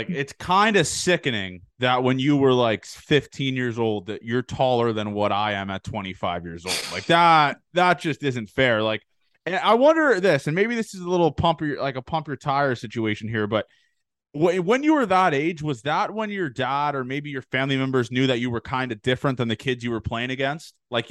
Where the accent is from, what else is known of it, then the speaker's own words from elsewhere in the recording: Canada; So yeah, I mean, listen, obviously I'm Canadian.